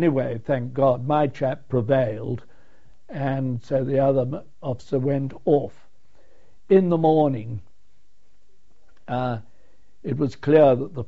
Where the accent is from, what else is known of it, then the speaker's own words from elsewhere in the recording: United Kingdom; I was shouting, "Don't shoot, I'm a British officer."